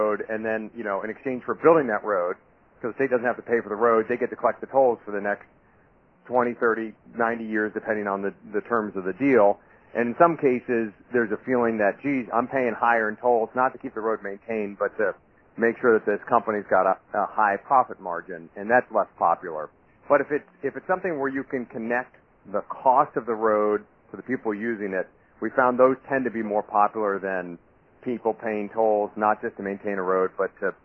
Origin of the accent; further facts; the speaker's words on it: Washington, District of Columbia, United States; I'm from Washington, D.C., but my family lives down in Florida.